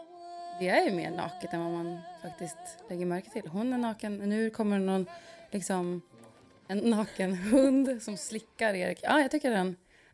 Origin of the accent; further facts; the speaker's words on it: Umeå, Västerbotten County, Sweden; Vi kommer ju från Umeå.